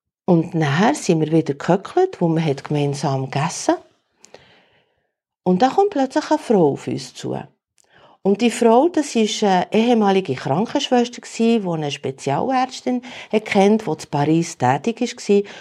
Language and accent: German; Switzerland; born there; ich bin Italienerin ursprünglich, bin in der Schweiz geboren.